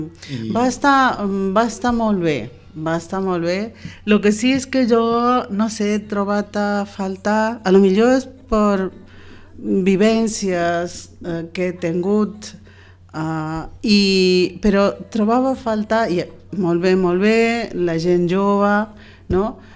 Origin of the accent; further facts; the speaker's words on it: Córdoba, Argentina; Catalan is a second language; Jo soc argentina.